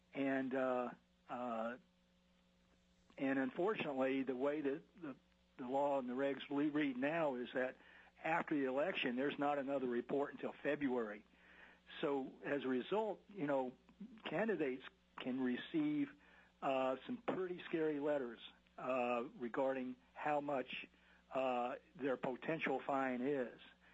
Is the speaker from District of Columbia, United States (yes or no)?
no; Texas, United States; moved away as an adult; now in Alaska, United States; I was born and raised in Texas along with three brothers.